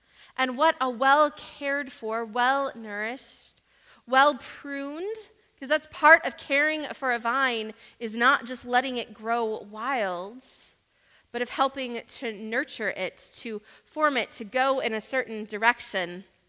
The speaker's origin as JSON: {"language": "English", "region": "South Carolina", "country": "United States", "tie": "born or raised there", "also_born_or_lived": "Florida", "said": "Growing up in South Carolina and Florida, I know this well."}